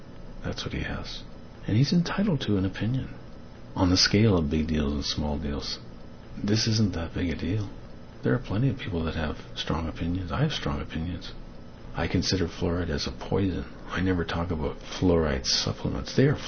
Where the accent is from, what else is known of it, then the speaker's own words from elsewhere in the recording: England, United Kingdom; I'm English, right? It's a requirement.